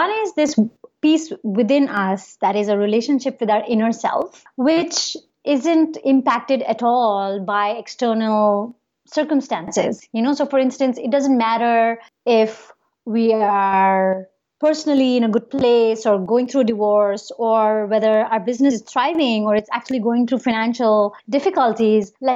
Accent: India; moved away as an adult; now in United States; I'm from India. … which means prayer in Hindi. And I moved to America 7 years ago. So I moved here in 2011.

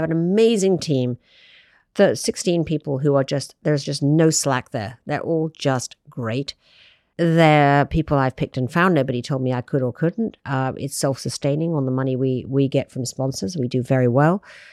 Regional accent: United Kingdom; I'm British

